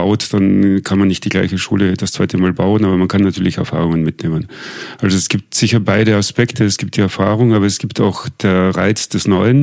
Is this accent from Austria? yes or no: yes; Graz, Styria, Austria; ich habe in Graz studiert, ich bin in Graz auch aufgewachsen und wollte einmal weg aus Österreich.